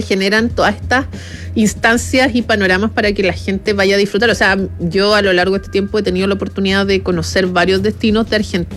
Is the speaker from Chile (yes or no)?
yes; Santiago, Santiago Metropolitan Region, Chile; las personas que somos de Santiago no conocemos comúnmente lo que es Neuquén